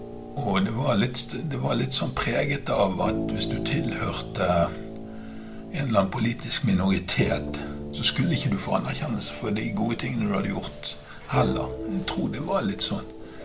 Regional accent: Bergen, Vestland, Norway; der som jeg vokste opp i Bergen

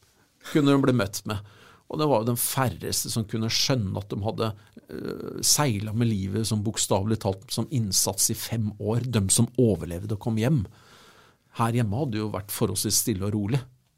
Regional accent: Kråkerøy, Østfold, Norway; Og når jeg vokste opp på Kråkerøy

